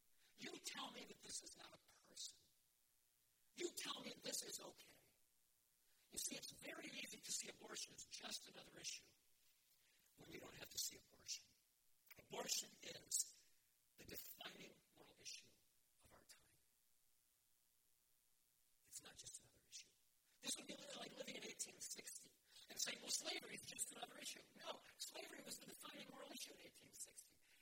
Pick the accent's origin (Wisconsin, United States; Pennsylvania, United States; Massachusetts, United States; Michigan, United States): Michigan, United States; Detroit; a little black baby girl of about 5 to 6 months of gestation from a dumpster behind an abortion clinic in my hometown in Detroit.